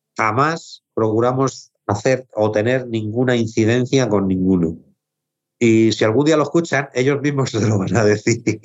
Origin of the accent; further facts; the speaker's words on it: Carabaña, Community of Madrid, Spain; como nosotros somos de Carabaña, la fábrica la sacamos fuera de Madrid.